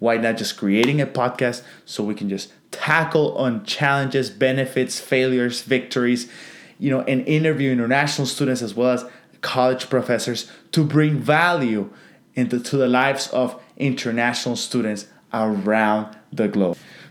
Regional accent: Honduras; I am originally from Honduras. Honduras is a beautiful country comprised of approximately 9 million beautiful people, surrounded by both the Atlantic and Pacific Oceans.

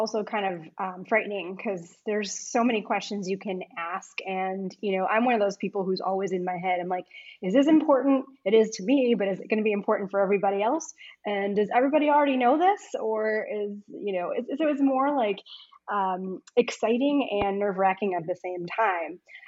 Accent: Chicago, Illinois, United States; I'm also from Chicago, and my dermatology practice is mostly cosmetic.

